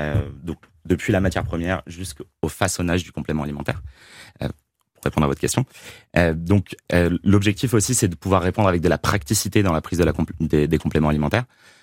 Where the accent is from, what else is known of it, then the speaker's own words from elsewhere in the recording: United States; French is a second language; en plus moi je viens des États-Unis à l'origine, donc je m'octroie cette excuse